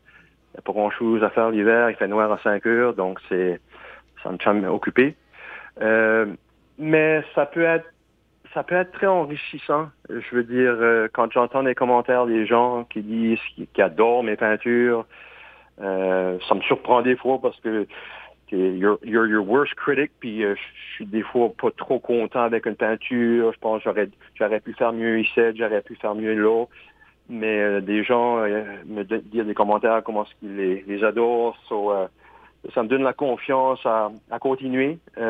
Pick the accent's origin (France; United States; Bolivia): United States; Louisiana; j'ai grandi à Chétiquan, puis comme la Louisiane, on a une culture riche en musique